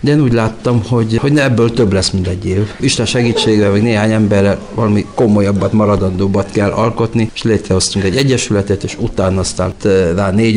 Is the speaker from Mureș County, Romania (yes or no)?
yes; Mureș County, Romania; családból származom, Marosvásárhely mellett